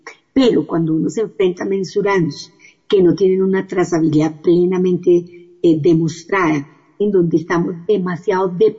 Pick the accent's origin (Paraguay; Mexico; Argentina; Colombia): Colombia; como es el caso en mi país, en Colombia, lo hablo específicamente en nuestro contexto